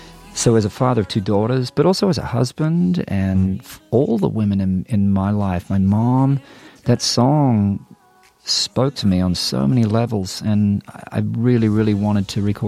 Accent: Australia; now in Nashville, United States; it made me think of home, of growing up in Australia and my dad's record collection

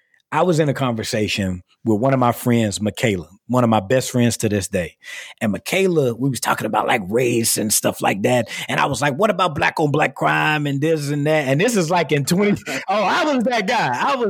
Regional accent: California, United States; now in Georgia, United States; So I came from California.

